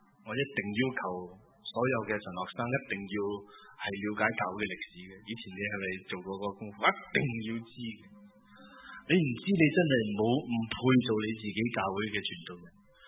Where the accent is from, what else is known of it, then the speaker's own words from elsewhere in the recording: Chaozhou, Guangdong, China; 我系潮州人，我妈妈净系识揭阳、潮阳同埋汕头、汕下地方，因为我爸爸系揭阳人，我妈妈系潮阳人，